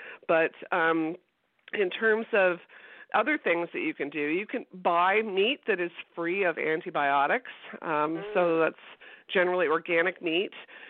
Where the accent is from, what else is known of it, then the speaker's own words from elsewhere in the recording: Scarborough, Ontario, Canada; I'm from Scarborough, Ontario. I went to the University of Toronto